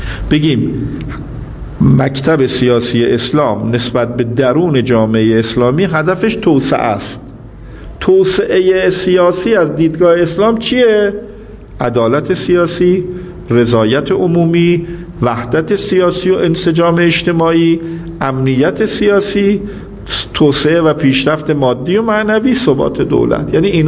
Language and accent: Persian; Tehran, Tehran Province, Iran; خب ما تهرانی هستیم دیگه، دائم رفت آمد داشتیم اون موقع، الان کمه.